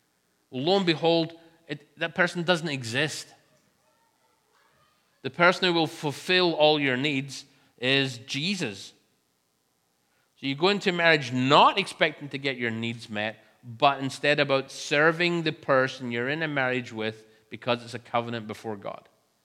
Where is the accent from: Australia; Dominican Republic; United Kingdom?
United Kingdom; Scotland; But I am not from England. We do not roll that way in Scotland.